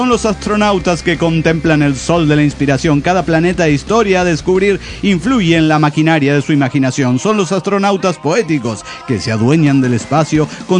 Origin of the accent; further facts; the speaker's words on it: Valencia, Carabobo, Venezuela; de Valencia, Venezuela.